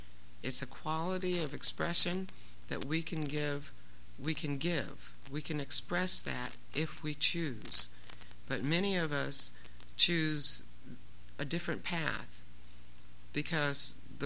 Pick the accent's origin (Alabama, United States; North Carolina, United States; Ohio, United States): Ohio, United States; I grew up in Ohio. I grew up out in the middle of cornfields. I grew up in cornfields.